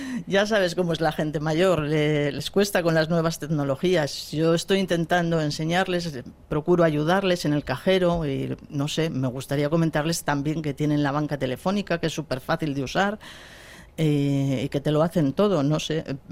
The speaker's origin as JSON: {"language": "Spanish", "town": "Labastida", "region": "Basque Country", "country": "Spain", "said": "porque yo soy de La Bastida, entonces voy a Leza y a Samaniego, que están muy cerquita de mi pueblo."}